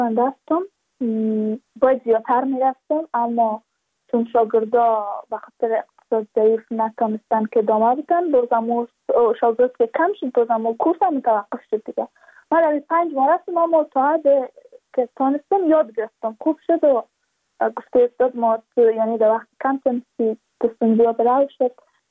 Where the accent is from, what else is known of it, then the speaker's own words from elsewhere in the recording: Badakhshan, Afghanistan; ما از بدخشان هستیم